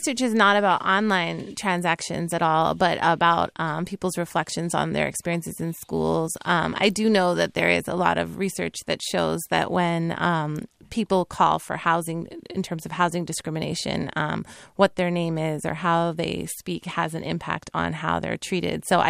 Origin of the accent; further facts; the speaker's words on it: Dayton, Ohio, United States; born there; I was born in Dayton, Ohio. I am South Asian American